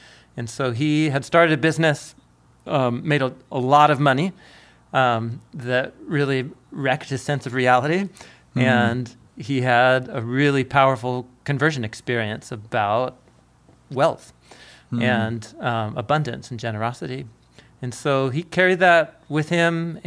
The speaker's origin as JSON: {"language": "English", "town": "Portland", "country": "United States", "tie": "born or raised there", "said": "maybe it's growing up in Portland or in skateboard culture."}